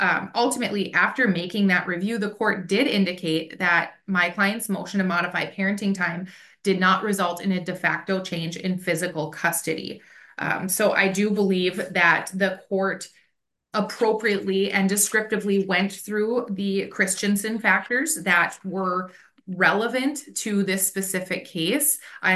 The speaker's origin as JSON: {"language": "English", "town": "Beulah", "region": "North Dakota", "country": "United States", "said": "I'm from Beulah, North Dakota, it's a very rural area."}